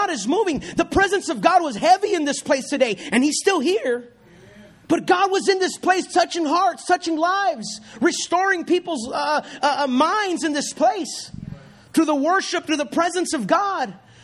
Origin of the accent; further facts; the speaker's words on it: Puerto Rico; I grew up in Puerto Rico, so I may talk a little bit faster than what you might be used